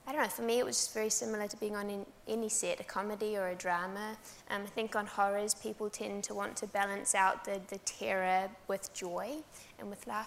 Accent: New Zealand; born or raised there

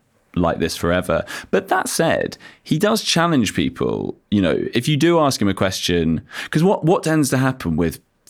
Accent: Australia; I'm from Australia.

